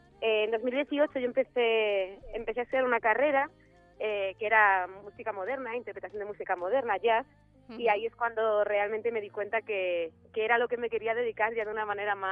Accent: Madrid, Community of Madrid, Spain; madrileña de toda la vida. Tengo ascendencia canaria, por ahí mi familia materna es canaria, pero yo nací aquí, mi madre ya nació aquí y llevo toda la vida viviendo en Madrid.

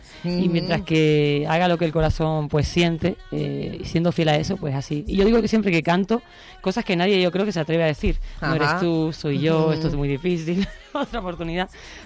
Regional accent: Andalusia, Spain; also born or lived in Vic; yo nací en Cataluña, en Vic, y con 4 años me llevaron mis padres, que son andaluces, a Andalucía. Estuve hasta los 17, 18, pero siempre yendo a Barcelona como de vacaciones

